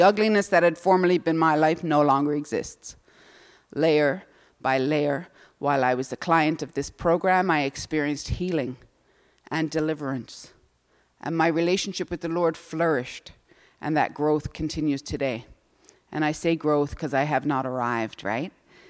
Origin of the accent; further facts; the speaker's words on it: Newfoundland and Labrador, Canada; And I have to say that when I arrived, I came from Newfoundland and Labrador, and when I arrived to this centre, I was shattered.